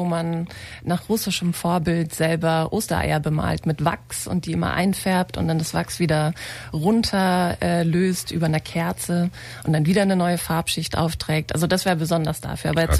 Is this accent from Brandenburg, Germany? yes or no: yes; Brandenburg, Germany; ich habe gute Erinnerungen an die Kindheit im grünen Spreewald.